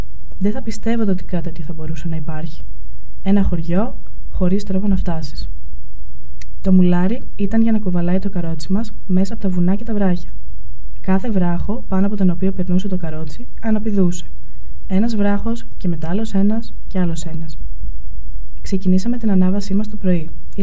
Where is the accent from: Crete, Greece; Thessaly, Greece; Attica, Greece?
Attica, Greece; Athens; born there; Γεννήθηκα στην Αθήνα το 1937. Η οικογένειά μου ήταν πλούσια.